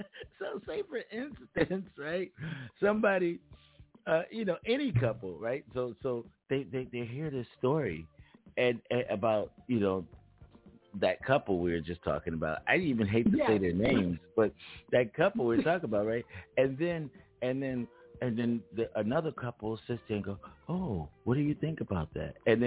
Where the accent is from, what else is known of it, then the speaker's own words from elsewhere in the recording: Philadelphia, Pennsylvania, United States; I'm like a super, like, he's from my hometown